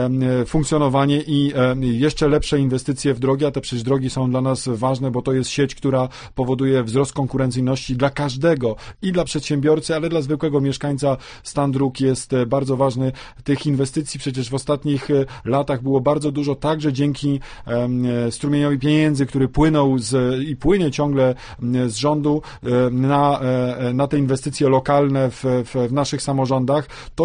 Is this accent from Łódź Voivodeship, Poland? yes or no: yes; Wieluń, Łódź Voivodeship, Poland; Tutaj w Wieluniu urodziłem się, tutaj chodziłem przecież do szkoły, do pierwszego liceum imienia Kościuszki na Nadodrzańskiej